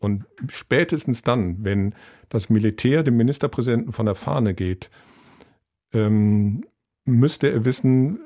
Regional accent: Hamburg, Germany; Und weil ich aus Hamburg komme, kenne ich ihn auch noch als Hamburger Bürgermeister.

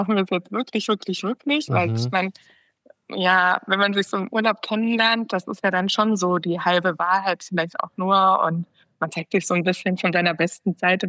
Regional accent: Cologne, North Rhine-Westphalia, Germany; ich bin aus Köln

